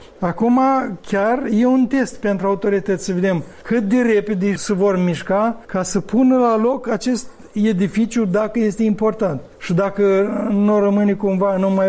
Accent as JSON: {"language": "Romanian", "town": "Cineșăuți", "region": "Rîșcani District", "country": "Moldova", "tie": "born or raised there", "said": "Cum se zice în satul meu de Baștină Cinșăuți"}